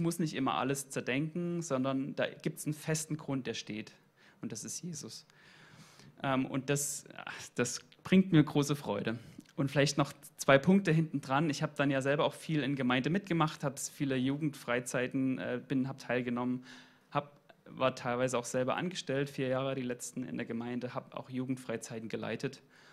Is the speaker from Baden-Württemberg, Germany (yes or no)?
no; Dresden, Saxony, Germany; Vielleicht vorab, ich komme aus Dresden. Man hört es vielleicht am Dialekt ein bisschen. Und ich bin nicht immer gläubig gewesen. Ich bin in einem nichtchristlichen Elternhaus groß geworden.